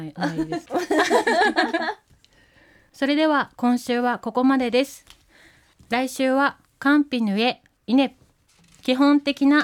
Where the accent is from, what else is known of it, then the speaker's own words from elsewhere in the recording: Chiroto, Hokkaido, Japan; 私や沖津翼くんはこのチロットコタンの出身です。